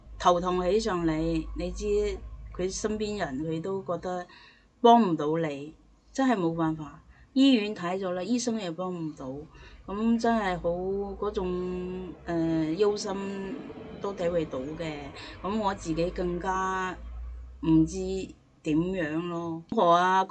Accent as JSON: {"language": "Cantonese", "region": "North China", "country": "China", "said": "我哋係北方人嘅性格咧，係比較剛烈啲嘅，所以我哋嘅性格咧有時好急躁啦。"}